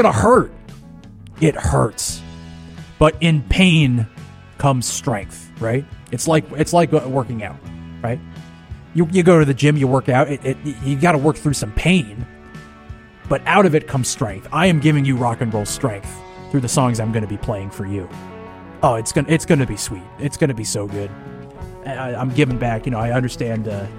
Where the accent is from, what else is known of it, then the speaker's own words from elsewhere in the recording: Milford, Connecticut, United States; now in New Haven, United States; I was just a kid growing up in Milford, Connecticut, my hometown, before I moved here to New Haven, before my travels took me all over the world.